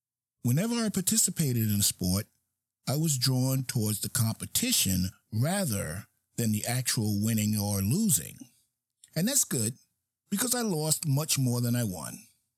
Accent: New York City, New York, United States; growing up in New York City gave me plenty of choices

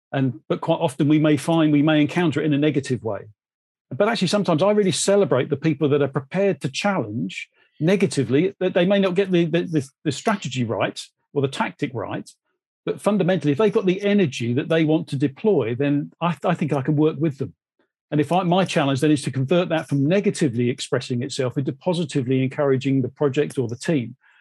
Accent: United Kingdom; we're terribly British

